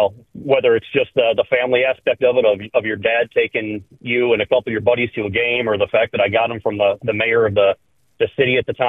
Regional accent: St. Clair Shores, Michigan, United States; I grew up in St. Clair Shores, and for a school project, class project, I interviewed the then mayor of St. Clair Shores, Ted Wabi.

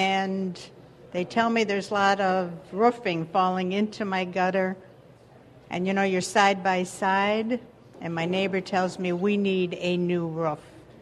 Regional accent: St. John, Indiana, United States; St. John, Indiana.

